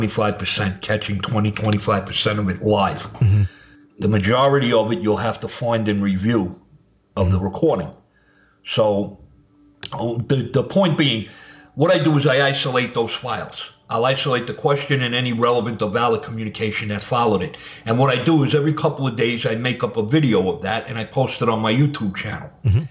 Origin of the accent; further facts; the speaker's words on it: Brooklyn, New York, United States; accent: Brooklyn; of course, like myself, he was born and raised in Brooklyn. He had the Brooklyn accent.